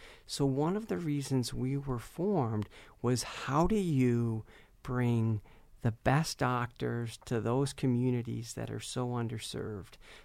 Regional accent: St. Johns, Michigan, United States; I grew up in St. John's. I came here as an undergrad, then stayed for medical school.

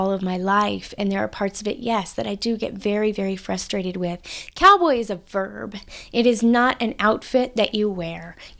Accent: Texas, United States; I'm from Texas originally. I have to be careful when I say this, but I write and I ride. You can really mess that up if you have a Texas accent.

